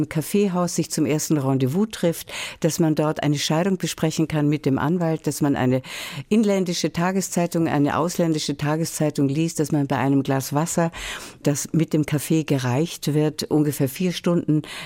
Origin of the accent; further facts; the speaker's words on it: Vienna, Austria; Ich komme halt aus Wien, schau.